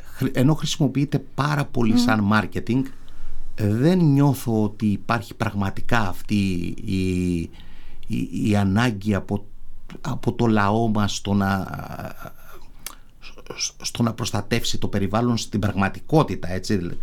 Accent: Heraklion, Crete, Greece; Αν και μεγάλωσα στο Ηράκλειο

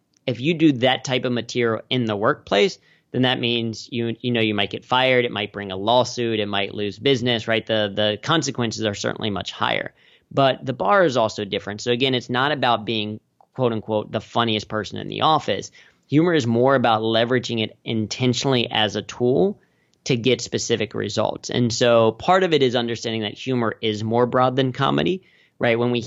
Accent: Cincinnati, Ohio, United States; So I grew up in Cincinnati, the global headquarters of P&G.

